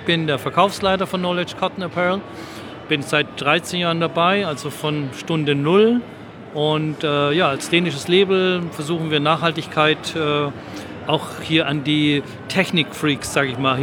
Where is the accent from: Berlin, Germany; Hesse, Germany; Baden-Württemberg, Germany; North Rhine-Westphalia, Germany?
Baden-Württemberg, Germany; ich bin im Schwabenland groß geworden, da ist halt eine andere Mentalität nochmal in Baden-Württemberg